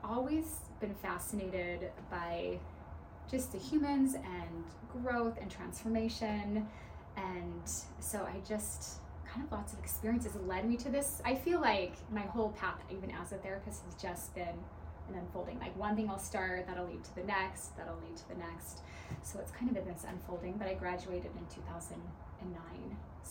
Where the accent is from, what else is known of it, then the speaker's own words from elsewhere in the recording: Sandy, Utah, United States; Yeah, I grew up in Sandy, Utah.